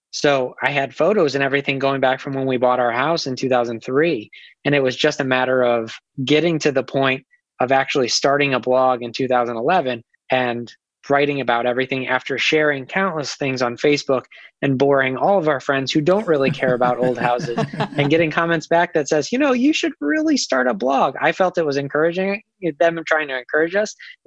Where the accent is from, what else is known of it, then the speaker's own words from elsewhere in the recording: Ohio, United States; And I grew up outside of Cleveland in Ohio. I grew up about 15 minutes away from a little town called Oberlin.